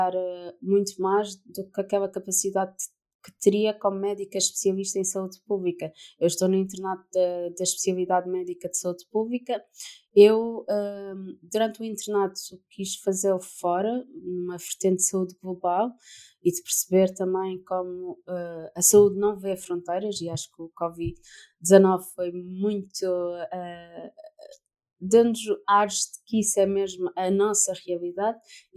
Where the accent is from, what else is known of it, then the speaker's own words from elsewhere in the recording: Madeira, Portugal; mais presença das regiões ultraperiféricas da Madeira, que é de onde eu sou, de Portugal